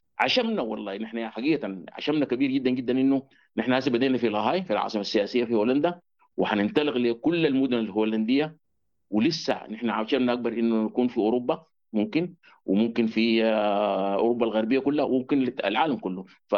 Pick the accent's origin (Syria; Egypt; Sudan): Sudan; نحن سودانيين بيلمنا وطن واحد